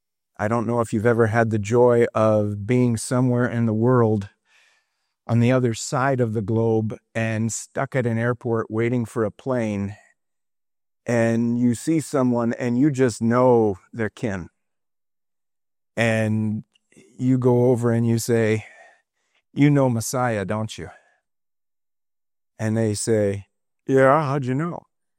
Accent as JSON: {"language": "English", "region": "Montana", "country": "United States", "tie": "born or raised there", "said": "Originally, I grew up in Montana"}